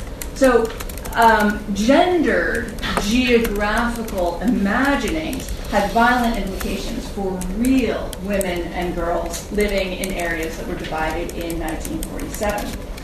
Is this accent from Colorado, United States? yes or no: yes; Colorado, United States; like my home state of Colorado in the United States?